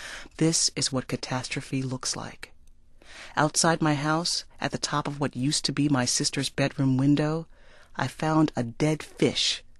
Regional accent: New Orleans, Louisiana, United States; I remember complaining as a teenager in the 1980s that nothing ever happened here.

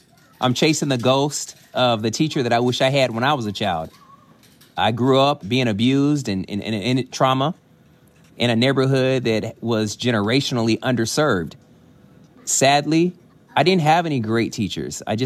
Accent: Dallas, Texas, United States; I'm from Dallas, Texas. I teach in Dallas ISD.

